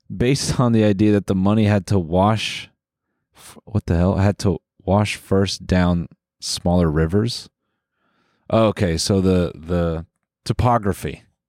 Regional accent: Canada; because we're Canadian.

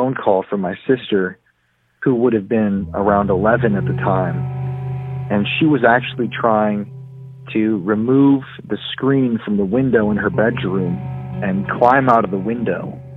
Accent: Sioux Falls, South Dakota, United States; I grew up in Sioux Falls, South Dakota, which is part of the Midwest, 4 hours from a big city

